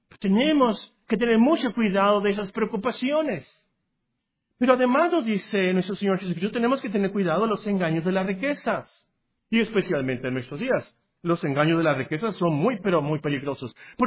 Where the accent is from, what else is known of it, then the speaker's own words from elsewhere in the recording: Tecpan de Galeana, Guerrero, Mexico; born there; Yo nací en Tecpan de Galeana, Guerrero, y hay un río ahí.